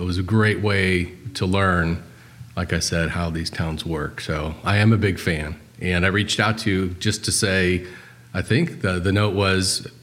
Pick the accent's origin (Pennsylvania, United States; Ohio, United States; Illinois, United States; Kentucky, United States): Ohio, United States; Cleveland; now in Atlanta, United States; I'm born and raised in Cleveland, Ohio. And I lived in Washington, D.C. for a year and then have been in Atlanta, the Atlanta metro area, for the last 33 years.